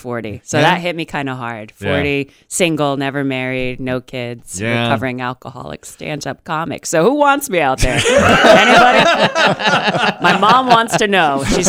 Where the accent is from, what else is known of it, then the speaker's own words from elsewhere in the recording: Pennsylvania, United States; But I'm from Pennsylvania, so, you know, up north and stuff, that's what kids do.